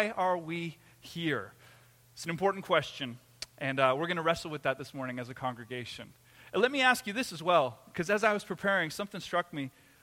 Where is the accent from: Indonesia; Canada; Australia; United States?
Canada; I was born in Canada, I grew up in Canada